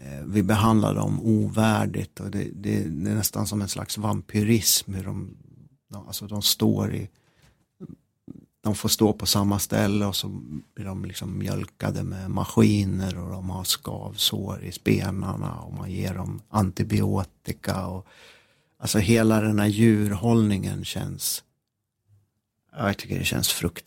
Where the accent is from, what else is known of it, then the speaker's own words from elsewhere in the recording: Gävle, Gävleborg County, Sweden; Jag är uppväxt i Gävle. Det är en stad som ligger 18 mil norr om Stockholm. Ganska fin stad, en kuststad. Och ganska, en sån stad som har, kan de ha kanske runt 100 000 invånare.